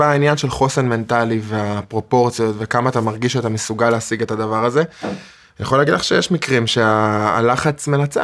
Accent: Jerusalem, Jerusalem District, Israel; moved away as an adult; also born or lived in Wingate; now in Tel Aviv, Israel; 31. יליד ירושלים. בגיל 18 עברתי לגור בווינגייט.

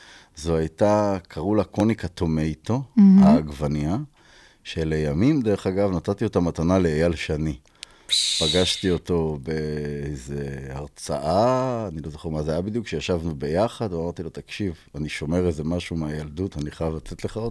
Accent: Kiryat Ono, Tel Aviv District, Israel; אני בתור ילד, אני נולדתי במקור בקריית אונו.

